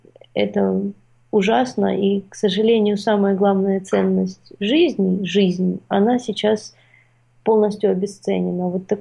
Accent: Ukraine; потому что я украинка, потому что я здесь живу.

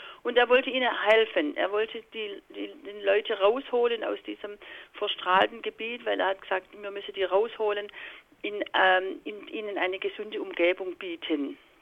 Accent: Holzgerlingen, Baden-Württemberg, Germany; ich komme ja hier aus Holzgerlingen, das ist in Süddeutschland

